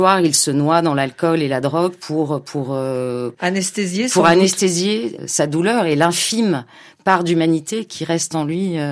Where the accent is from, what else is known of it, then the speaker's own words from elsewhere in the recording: Djibouti; moved away; Enfin, quand j'ai quitté Djibouti, il n'y avait pas encore la dictature. Mais c'est donc un pays, évidemment, depuis gamine, dont j'entendais parler, qui est un confetti, hein, c'est tout petit.